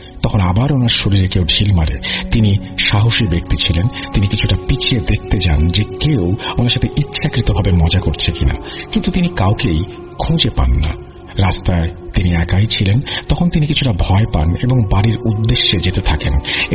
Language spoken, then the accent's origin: Bangla; Mymensingh, Mymensingh Division, Bangladesh; now in Gazipur, Bangladesh; আমার home town Mymensingh, কিন্তু আমার পরিবার সহ আমি গাজীপুরে থাকি।